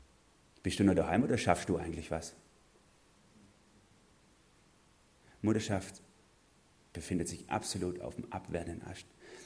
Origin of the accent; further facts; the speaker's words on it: Germany; Und hier können wir als Deutsche ganz sicher sehr viel davon lernen.